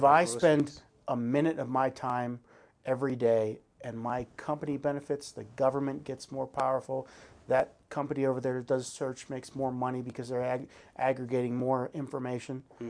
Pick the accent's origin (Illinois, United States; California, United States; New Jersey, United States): New Jersey, United States; See, I grew up on the East Coast.